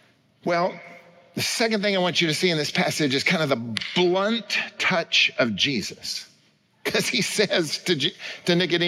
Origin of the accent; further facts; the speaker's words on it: Oklahoma City, Oklahoma, United States; born there; I was born in Oklahoma City, Oklahoma in 1956